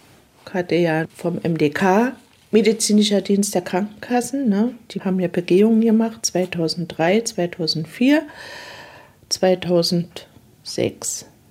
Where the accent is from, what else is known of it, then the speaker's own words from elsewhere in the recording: East Germany, Germany; Wir kommen aus der DDR und ich lasse mir meinen Mund nicht verbieten.